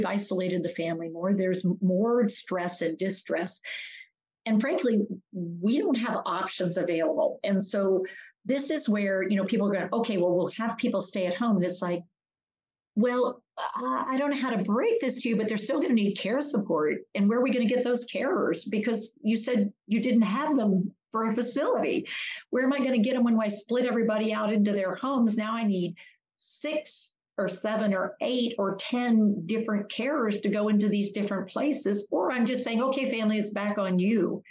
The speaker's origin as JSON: {"language": "English", "region": "West Virginia", "country": "United States", "said": "I'm from West Virginia and we know how to do it."}